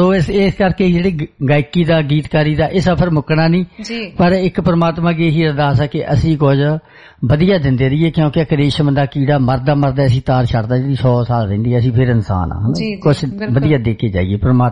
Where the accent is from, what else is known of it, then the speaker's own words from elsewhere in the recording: Hathur, Punjab, India; born there; now in Jalandhar, India; ਉਦੋਂ ਬਾਅਦ ਮੇਰਾ ਜਨਮ ਹੋਇਆ ਮਾਲਵੇ ਦਾ ਪਿੰਡ ਹਠੂਰ ਦਾ ਜੀ, ਔਰ ਮੈਂ 92-93 ਦੇ ਵਿੱਚ ਜਲੰਧਰ ਆ ਗਿਆ।